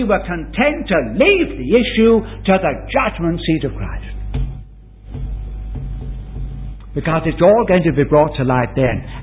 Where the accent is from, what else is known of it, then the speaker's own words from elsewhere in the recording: Croydon, London, United Kingdom; I come from Croydon, which is the most southerly point of the vast Greater London area